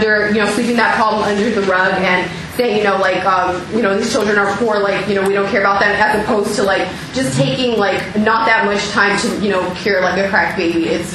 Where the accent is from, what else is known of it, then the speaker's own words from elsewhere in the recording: San Diego, California, United States; I'm from San Diego.